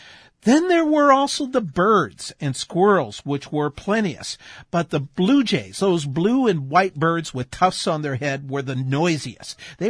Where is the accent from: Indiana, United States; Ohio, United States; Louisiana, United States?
Indiana, United States; And my friend, when I was a little kid growing up in Indiana, I would often visit my grandparents who lived across town in a very wooded area.